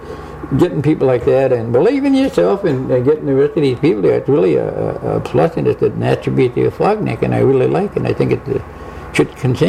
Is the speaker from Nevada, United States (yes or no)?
no; Kodiak, Alaska, United States; I'm from Kodiak